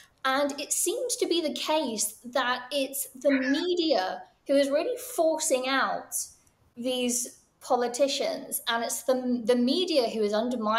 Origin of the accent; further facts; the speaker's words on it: United Kingdom; born there; but we are both British, and so I think the first story should be set in the country of our birth.